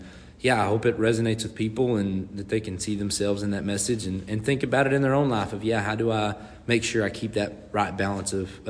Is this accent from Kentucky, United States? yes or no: yes; Frenchburg, Kentucky, United States; I'm from Frenchburg, Kentucky, originally a little town of about 500 people right in the foothills of the Appalachian Mountains. And I'm proud to call that place home.